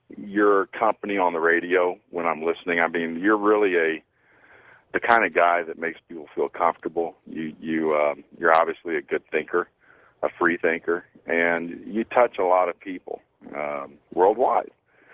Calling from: Texas, United States; I'm calling from Texas.

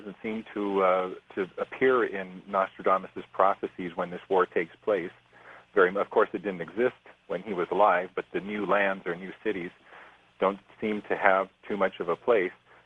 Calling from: Bellingham, Washington, United States; I'm calling from Bellingham, Washington.

